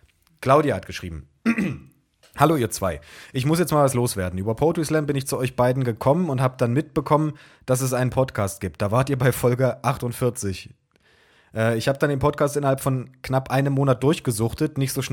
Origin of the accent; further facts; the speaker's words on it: Saxony-Anhalt, Germany; born there; Ich wurde in Sachsen-Anhalt geboren und wohne, sicher zum Leidwesen von André, immer noch in Sachsen-Anhalt.